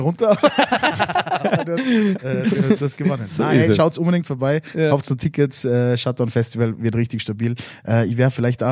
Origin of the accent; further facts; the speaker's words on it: Bavaria, Germany; Wir sind aus Bayern, musst du verstehen. Wir sind ein bisschen langsam.